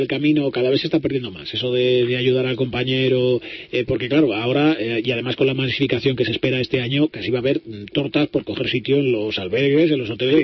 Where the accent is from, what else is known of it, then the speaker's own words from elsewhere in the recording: Carrión de los Condes, Castile and León, Spain; te encuentras con Fromista o con Carrión de los Condes, que es mi tierra